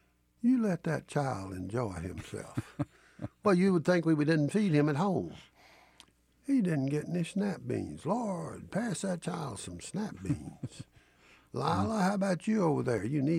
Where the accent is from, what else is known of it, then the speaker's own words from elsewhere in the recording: Decatur, Georgia, United States; last night in a family-style restaurant in Decatur, Georgia, my hometown